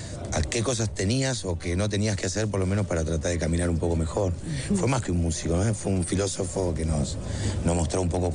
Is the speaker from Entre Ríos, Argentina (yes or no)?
no; Villa Domínico, Buenos Aires Province, Argentina; Yo soy de acá, de Villa Domínico